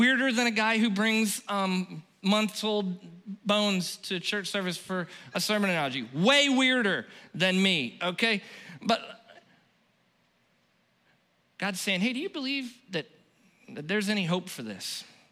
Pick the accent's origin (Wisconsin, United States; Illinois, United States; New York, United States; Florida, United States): Florida, United States; Fellsmere; Yuppies can pick up chicken bones at Publix, but I'm from Fellsmere.